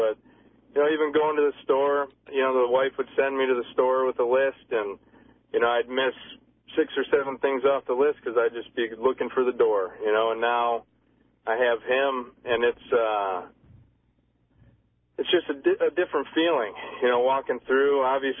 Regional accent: Westland, Michigan, United States; Yeah, I grew up in Westland, Michigan.

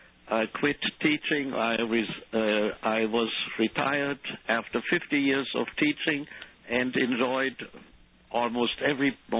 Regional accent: St. Louis, Missouri, United States; You mean of Germany or of my growing up in St. Louis?

